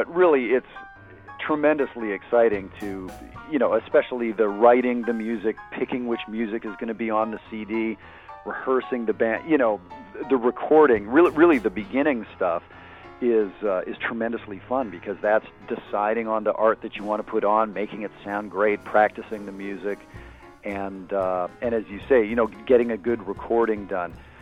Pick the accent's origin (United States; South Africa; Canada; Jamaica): Canada; Edmonton, Alberta; I'm from Edmonton, Alberta, pretty good sized city of about 1 million.